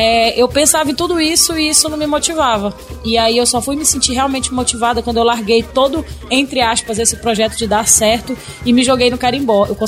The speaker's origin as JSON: {"language": "Portuguese", "region": "Pará", "country": "Brazil", "tie": "born there", "said": "eu nasci no Pará, nasci negra e nasci na periferia."}